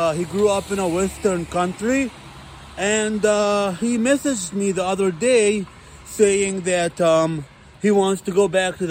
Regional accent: Egypt; Because I'm from Egypt too, so I know what's going on, okay?

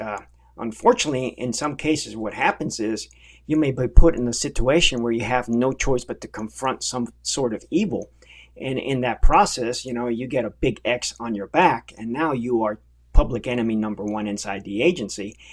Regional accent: Miami, Florida, United States; I mean, I'm a product of the Cold War of the 80s. Those were my teenage years. And growing up in Miami, you know, from a family that fled Cuba

